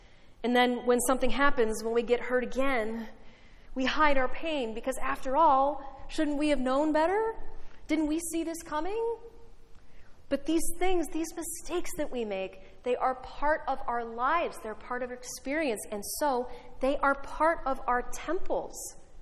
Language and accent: English; Illinois, United States; It was the middle of winter, and I grew up near Chicago, as many of you know, so there were several inches of snow on the ground.